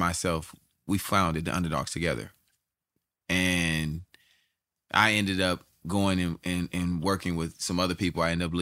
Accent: California, United States; Because, you know, I'm from the Bay.

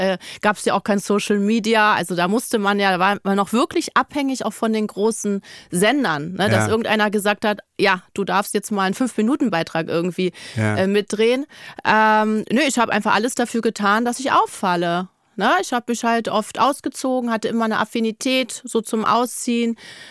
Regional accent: Berlin, Germany; Groß geworden in Berlin, Marzahn-Hellersdorf.

